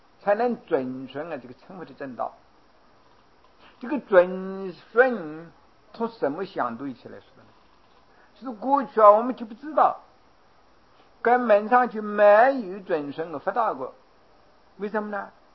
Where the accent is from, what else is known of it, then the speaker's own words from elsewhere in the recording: China; 我们中国人也还是有话嘛，新年无事哦，当着49年之非也。